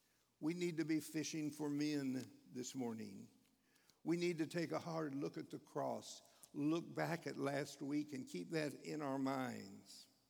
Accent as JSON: {"language": "English", "region": "Missouri", "country": "United States", "said": "And I was from Missouri. And I decided that's where God wanted me to be the rest of my life."}